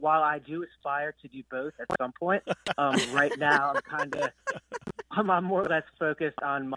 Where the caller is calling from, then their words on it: Lewes, Delaware, United States; I'm calling from Lewis, Delaware.